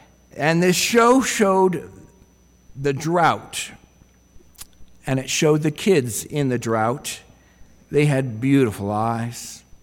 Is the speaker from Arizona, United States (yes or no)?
yes; Arizona, United States; I grew up in Arizona. There's something about the desert that I like that is so peaceful, so calming to me.